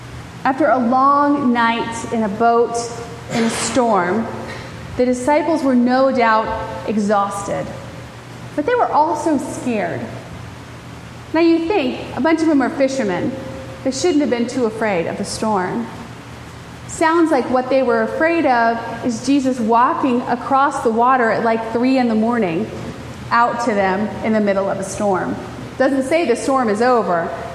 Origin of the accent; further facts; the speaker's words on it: the South, United States; Now, I'm from the South, so we say bless your heart, and that means a myriad of things.